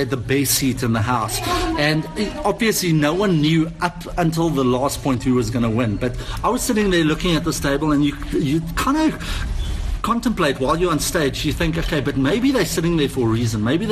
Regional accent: South Africa; Unfortunately, you know, we can't see the interview because we in South Africa.

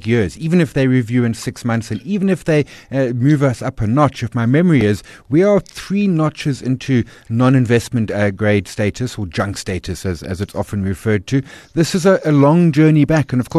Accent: South Africa; I think we can feel it as South African consumers.

